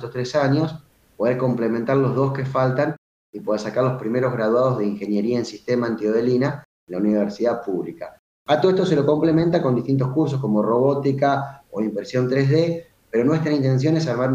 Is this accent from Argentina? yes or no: yes; Santa Fe, Argentina; Si bien somos santafesinos, nuestro código postal es bonaerense, es 6009, y tenemos mucha relación con Junín, provincia de Buenos Aires.